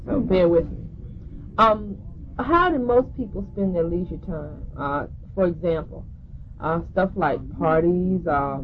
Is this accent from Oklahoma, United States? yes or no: no; Culpeper, Virginia, United States; Well, see, that was different because I'm from Culpeper.